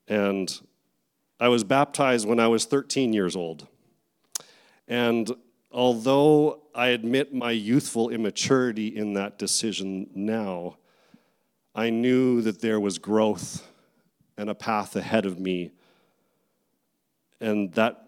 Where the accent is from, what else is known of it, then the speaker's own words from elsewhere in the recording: Abbotsford, British Columbia, Canada; I'm from Abbotsford.